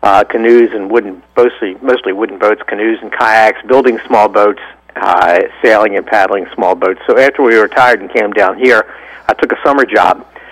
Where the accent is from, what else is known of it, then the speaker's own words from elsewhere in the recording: Baltimore, Maryland, United States; I'm from Baltimore City. My wife and I spent 30 years of our life in downtown Baltimore in an historic home.